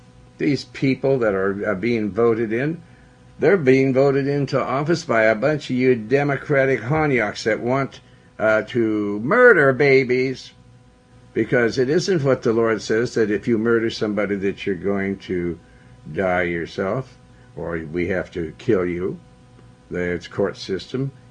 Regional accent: United States; All right, I'm an American. I believe in pounds, ounces, miles instead of meters.

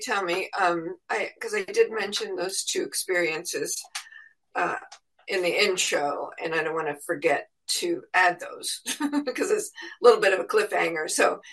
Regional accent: New York, United States; I was born and raised in New York, so I have a big New York mouth.

